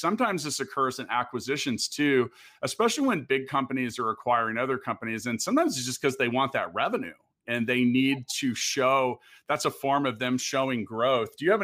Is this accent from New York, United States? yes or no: no; Kansas City, Kansas, United States; I'm from Kansas, Kansas City, most specifically.